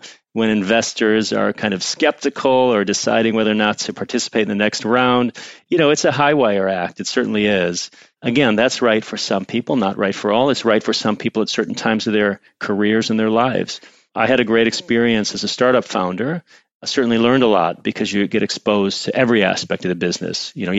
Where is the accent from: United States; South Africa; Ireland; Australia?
United States; Detroit, Michigan; I know I grew up outside Detroit